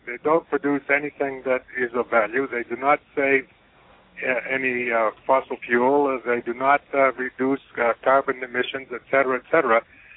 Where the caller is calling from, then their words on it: Cataumet, Massachusetts, United States; Cassett, Massachusetts.